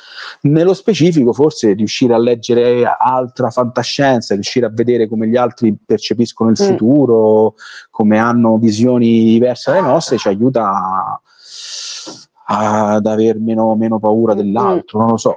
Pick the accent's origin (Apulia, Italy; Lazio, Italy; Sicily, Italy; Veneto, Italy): Lazio, Italy; Rome; come sentite, vengo da Roma